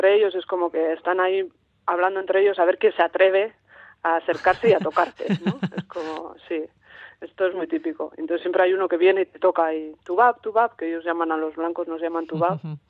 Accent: Vitoria, Basque Country, Spain; now in San Sebastián, Spain; Nosotros vivimos en Donosti, yo soy de Vitoria, pero vivimos en Donosti

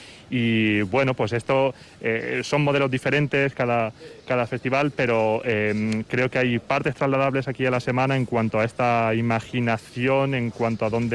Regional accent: Orcera, Andalusia, Spain; Sí, Orcera es el pueblo de debajo de Segura de la Sierra, que tiene 1.500 habitantes

